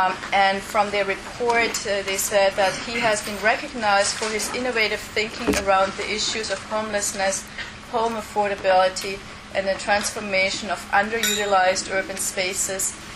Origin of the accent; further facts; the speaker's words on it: Switzerland; moved away as an adult; now in Toronto, Canada; when I came in the early 1990s to Toronto, I came from Switzerland. I was an architecture critic in Switzerland